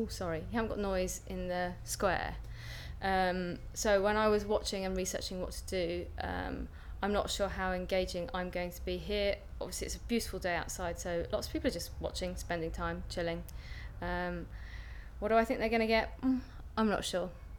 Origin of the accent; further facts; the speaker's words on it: Sevenoaks, South East England, United Kingdom; I grew up in Sevenoaks in Kent in the height of convention.